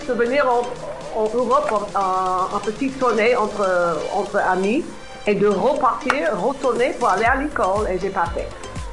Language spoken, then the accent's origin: French; Washington, District of Columbia, United States; French is a second language; moved away as an adult; also born or lived in Baltimore; now in France; Bon, je viens de Washington, D.C., aux États-Unis. Bon, je suis née à Baltimore, mais j'ai vécu à Washington à partir de l'âge de 4 ans, 4-5 ans, jusqu'aux 22 ans, quelque chose comme ça.